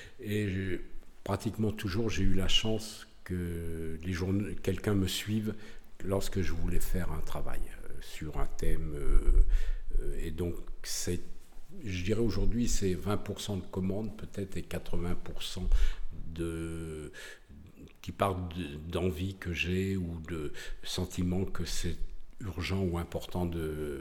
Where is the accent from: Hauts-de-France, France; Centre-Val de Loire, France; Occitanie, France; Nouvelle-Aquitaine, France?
Centre-Val de Loire, France; Buzançais; moi, je suis originaire de Buzancec, une petite ville dans le Berry.